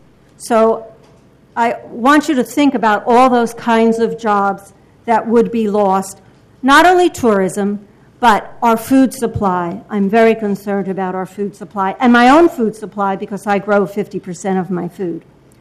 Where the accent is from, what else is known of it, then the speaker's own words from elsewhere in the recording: Portland, Oregon, United States; I'm from North Portland. I live 5 blocks from the railroad cut